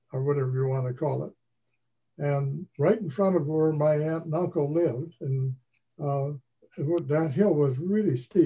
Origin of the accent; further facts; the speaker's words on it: Cleveland, Ohio, United States; born there; I'm saying that I was born in Cleveland, Ohio.